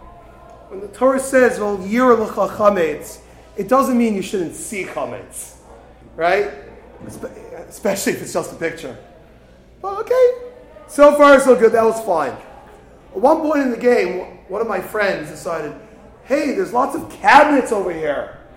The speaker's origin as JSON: {"language": "English", "town": "Brooklyn", "region": "New York", "country": "United States", "tie": "born or raised there", "said": "I grew up in Brooklyn, in Bensonhurst. There are lots of Vinnies back in the day."}